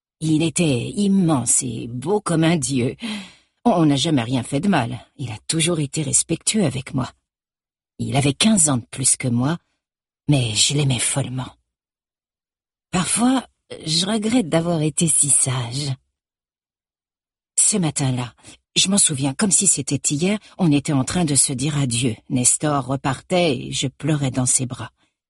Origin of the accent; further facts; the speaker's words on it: Guignon, France; born there; Je suis née à Guignon pendant la guerre en 1940.